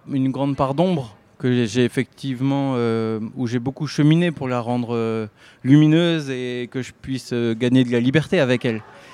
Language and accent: French; Centre-Val de Loire, France; also born or lived in Lille; J'ai grandi dans le centre. Moi, je suis né dans le nord.